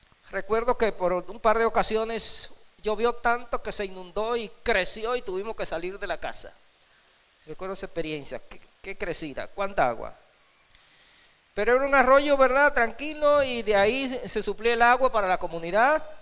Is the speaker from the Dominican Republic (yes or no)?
yes; Higüey, La Altagracia, Dominican Republic; yo recuerdo que mi pueblo en Higüey, yo no sé qué, eso por otra parte, cuando habían esas sequías salían a hacer procesiones, peregrinaciones, y sacaban a la patrona.